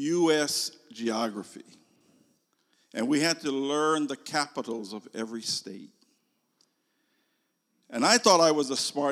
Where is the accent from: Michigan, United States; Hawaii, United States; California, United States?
Hawaii, United States; Nanakuli; You know, when I grew up in Nanakuli.